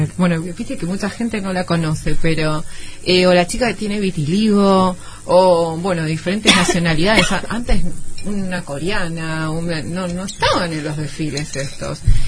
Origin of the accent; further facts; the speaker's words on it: Campana, Buenos Aires Province, Argentina; yo digo porque yo soy de Campana, y Campana es una ciudad.